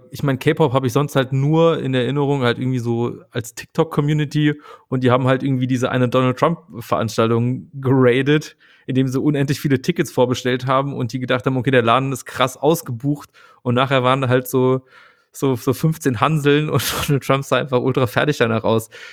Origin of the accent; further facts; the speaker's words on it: Saarland, Germany; Ich komme ja original aus dem Saarland.